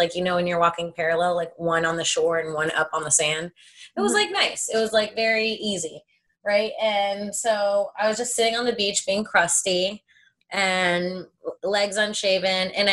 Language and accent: English; Florida, United States; Because I think I've only seen that like a couple of times growing up in Florida.